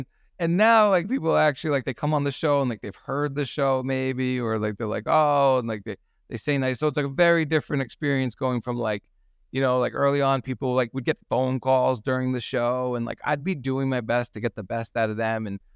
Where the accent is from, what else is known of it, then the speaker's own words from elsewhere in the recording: New York, United States; accent: New York; I'm a family man. I'm originally from New York. I got a New York accent.